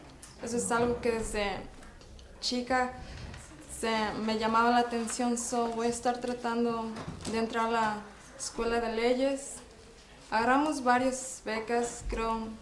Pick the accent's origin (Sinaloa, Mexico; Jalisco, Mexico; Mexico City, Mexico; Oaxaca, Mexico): Jalisco, Mexico; Guadalajara; now in Yakima, United States; Ok, soy de Guadalajara, Jalisco.